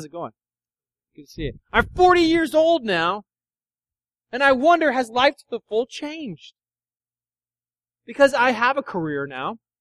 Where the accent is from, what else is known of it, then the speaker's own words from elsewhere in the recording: Tracy, California, United States; now in Lathrop, United States; we're from Tracy, although we live in Lathrop